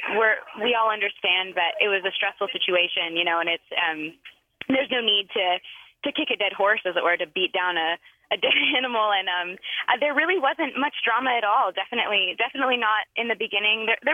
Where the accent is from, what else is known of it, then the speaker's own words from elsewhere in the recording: Modesto, California, United States; I was very into theater in Modesto, in my hometown